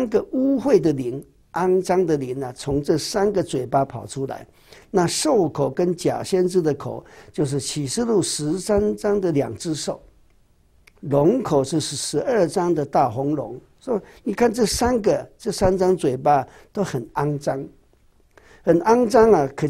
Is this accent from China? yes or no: no; Taiwan; 我们台湾人呢、啊、很有趣哈